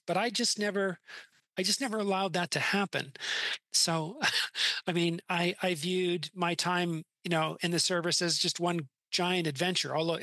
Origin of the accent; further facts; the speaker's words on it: Canada; I grew up in Canada